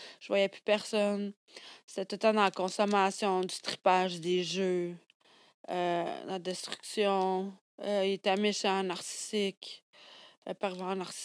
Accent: Canada; j'ai fini par donner mon passeport pour comprendre que je venais du Canada

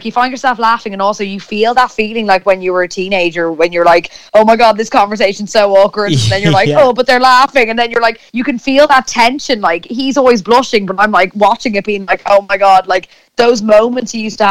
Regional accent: Ireland; maybe because obviously we grew up in Ireland and stuff, but it does feel so real

